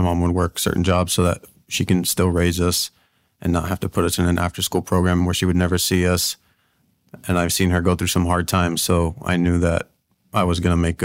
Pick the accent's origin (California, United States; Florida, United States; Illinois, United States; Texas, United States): Florida, United States; Miami; I'm from Miami, Florida.